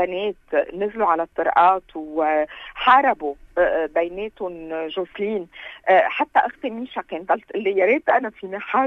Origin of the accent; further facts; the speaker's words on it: Beirut, Beirut Governorate, Lebanon; also born or lived in Achkout; أنا بنت الجميزة، بنت بيروت، وبنت عشقوة ضيعتي بقى هاي الخلطة، طلعت شيء ما بيشبه شيء.